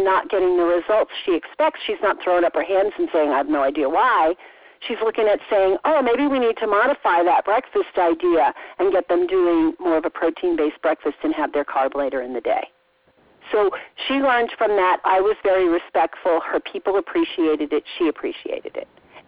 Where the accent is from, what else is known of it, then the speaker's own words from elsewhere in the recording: New York, United States; because I'm from New York and I'm Italian and all that kind of stuff.